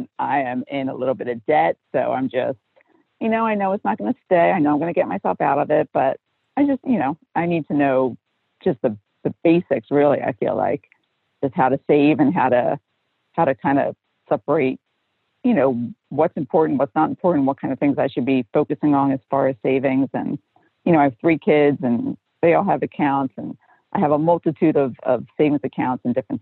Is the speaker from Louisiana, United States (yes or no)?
no; Pennsylvania, United States; I'm from Pennsylvania, pretty close to Jersey.